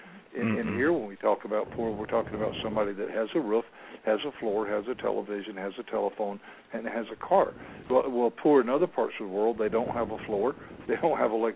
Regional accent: Florida, United States; I was born and raised in Florida, you know, just a typical Florida cracker. You know, grew up down here.

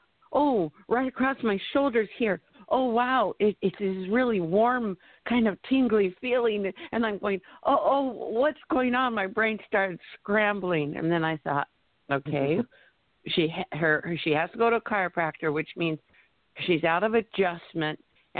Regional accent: Scio, Oregon, United States; I am from Sio, Oregon

